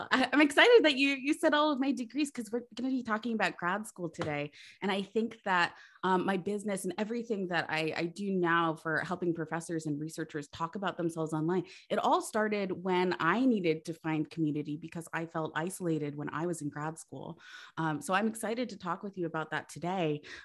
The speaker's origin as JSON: {"language": "English", "region": "New Jersey", "country": "United States", "said": "So I definitely experienced some culture shock when I moved from the Jersey Shore to Boulder, Colorado."}